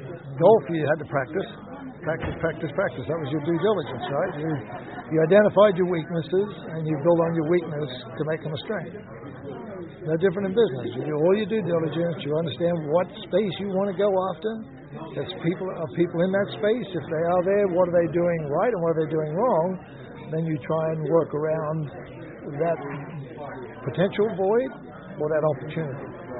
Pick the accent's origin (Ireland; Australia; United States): Australia; especially in my home country, Australia.